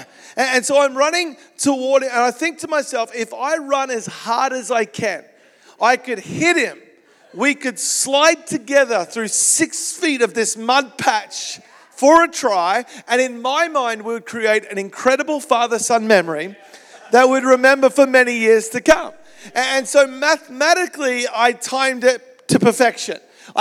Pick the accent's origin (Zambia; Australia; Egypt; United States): Australia; Melbourne, Victoria; moved away; I grew up in Melbourne, Australia.